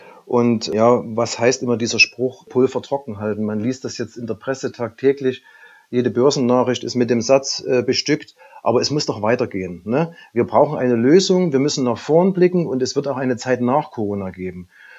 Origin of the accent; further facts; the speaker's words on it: Saxony, Germany; Gerade für mich als Sachse war es am Anfang nicht ganz einfach einzuschätzen